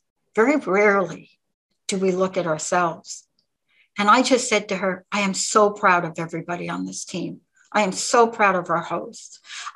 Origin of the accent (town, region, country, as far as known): New York, United States; now in Washington, United States